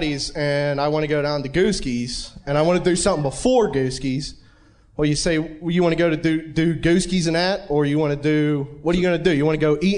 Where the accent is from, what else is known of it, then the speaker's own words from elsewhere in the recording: Tarentum, Pennsylvania, United States; accent: Yinzer; I grew up in Tranum, Pennsylvania. It's right up 28. And I can't even tell I have an accent.